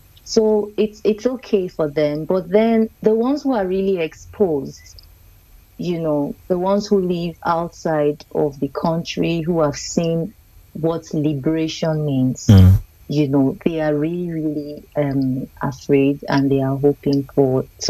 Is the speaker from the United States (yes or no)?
no; Nigeria; Yeah, so, but then, like I said, now, let me bring it home. I'm Nigerian.